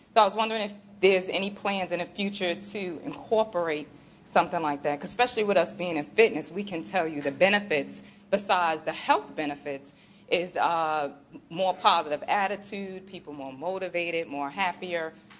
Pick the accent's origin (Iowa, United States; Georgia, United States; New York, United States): New York, United States; Brooklyn; I am from Brooklyn, New York. I grew up in a low-income environment where they implemented something back then similar.